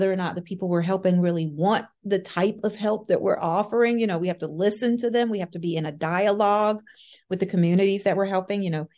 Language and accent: English; Tennessee, United States; I am a native Southerner. I'm from Tennessee